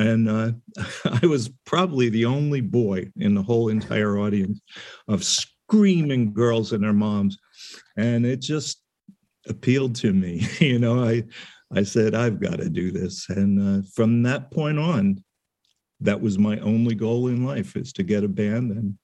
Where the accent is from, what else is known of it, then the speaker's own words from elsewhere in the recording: Harrisburg, Pennsylvania, United States; moved away as an adult; also born or lived in New York City; now in Los Angeles, United States; I grew up in Harrisburg, and then I moved to New York City in 1977. And then I left for Los Angeles in 1987